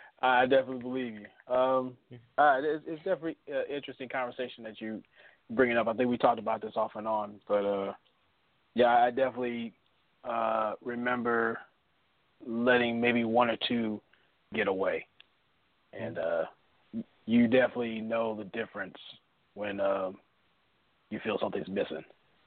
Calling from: Indianapolis, Indiana, United States; from Indianapolis.

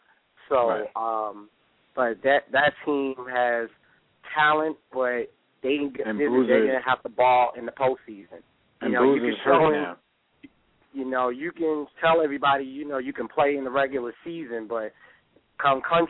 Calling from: Maryland, United States; I'm calling from Morgan State University.

